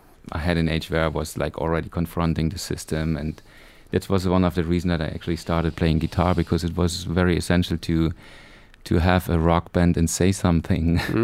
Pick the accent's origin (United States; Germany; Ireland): Germany; East Germany; when I was a kid, I grew up in East Germany, I always wanted to be a sailor because we couldn't travel far.